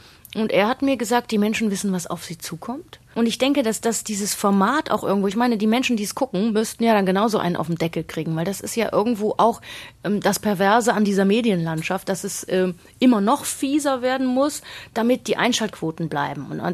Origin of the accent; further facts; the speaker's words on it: Krefeld, North Rhine-Westphalia, Germany; in der Onkologie in Krefeld, in meiner Heimatstadt.